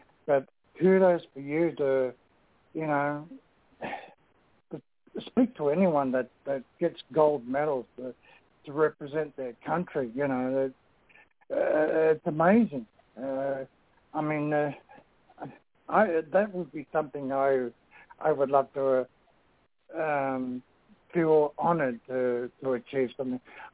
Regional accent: Australia; That's simple. I'm Australian. What do you expect?

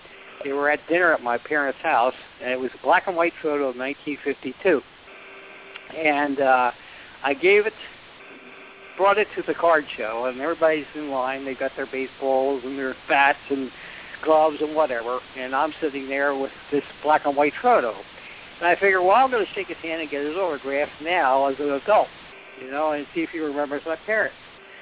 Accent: Huntingdon Valley, Pennsylvania, United States; born there; I was born in Huntington Valley next to Jimmy Fox, the Hall of Famer.

